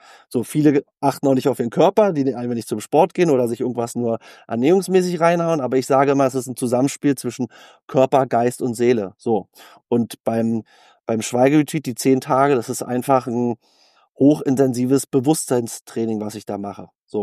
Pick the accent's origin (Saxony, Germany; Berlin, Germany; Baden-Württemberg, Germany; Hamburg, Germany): Berlin, Germany; ich bin Berliner, ja, freie Schnauze